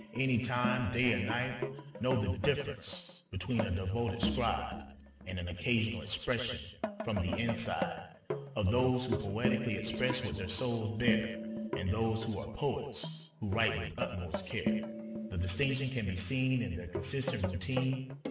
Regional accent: Georgia, United States; Alice Walker, from my home state in Georgia

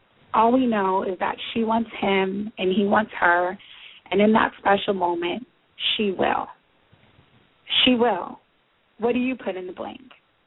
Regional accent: California, United States; now in Los Angeles, United States; As an American woman living in the suburbs of Los Angeles, I can say that being infected with AIDS was one of the last things that I ever thought about.

